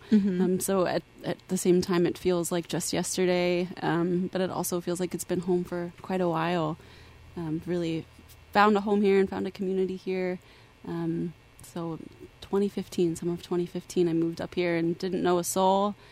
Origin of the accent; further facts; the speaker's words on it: Cincinnati, Ohio, United States; Home is Cincinnati, Ohio.